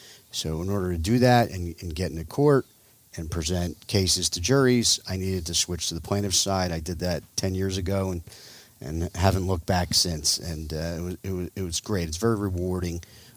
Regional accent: Cherry Hill, New Jersey, United States; also born or lived in Michigan; So I'm from South Jersey. I grew up in Cherry Hill. I then spent 7 years at the University of Michigan.

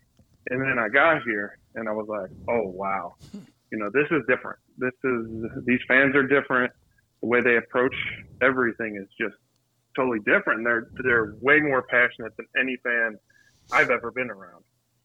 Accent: Cincinnati, Ohio, United States; I grew up in Cincinnati, and I didn't grow up a Bengals fan. I ended up growing up a Steelers fan

